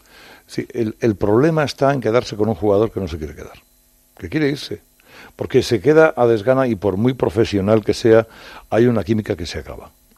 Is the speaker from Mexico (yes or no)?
no; Barcelona, Catalonia, Spain; yo me crié en Barcelona.